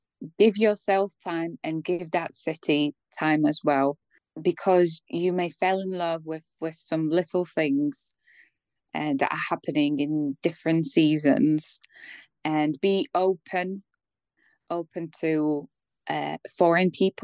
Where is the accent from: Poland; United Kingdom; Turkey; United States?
Poland; English is a second language; But I never had a problem anybody from Slovakia telling me something bad because I'm from Poland.